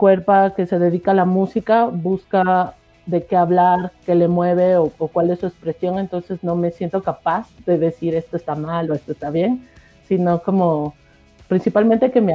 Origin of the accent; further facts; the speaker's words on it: Machala, El Oro, Ecuador; Y por parte de mi familia materna, pues somos costeños, machaleños